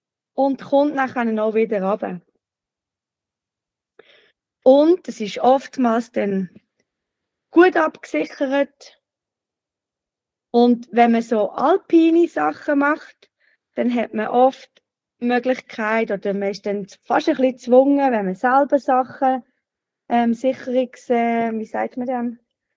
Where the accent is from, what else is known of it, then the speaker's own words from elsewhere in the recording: Freiburg, Baden-Württemberg, Germany; Aber er ist mit uns schon in Freiburg, wo ich aufgewachsen bin, ist er mit uns schon klettern.